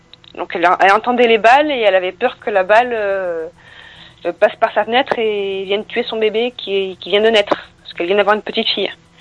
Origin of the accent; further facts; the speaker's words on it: Digne-les-Bains, Provence-Alpes-Côte d'Azur, France; Elle est originaire de ma ville natale, donc de Digne, dans les Alpes.